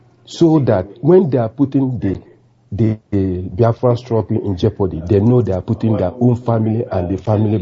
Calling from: London, United Kingdom; I'm calling from London.

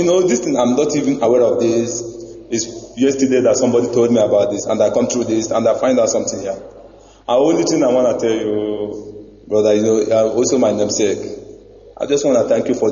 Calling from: Italy; I'm calling from Italy.

